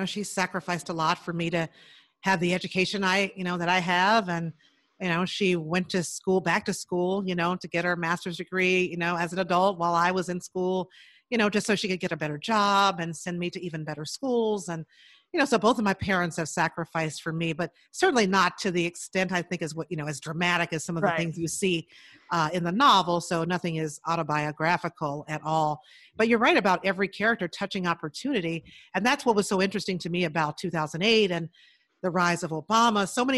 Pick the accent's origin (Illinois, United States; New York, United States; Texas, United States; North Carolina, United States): Illinois, United States; Chicago; No, I grew up in Chicago. So in the big city on the South side